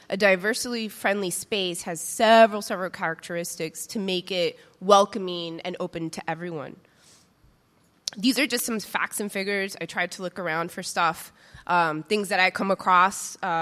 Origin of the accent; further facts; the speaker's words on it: Bronx, New York, United States; also born or lived in Yonkers; I'm a native New Yorker. I grew up in the Bronx and Yonkers.